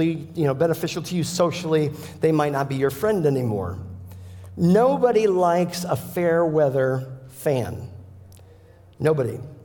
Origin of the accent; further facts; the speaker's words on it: Chicago, Illinois, United States; also born or lived in Indiana; now in -; But in the 90s, we moved. I grew up in Chicago. We moved to Indiana.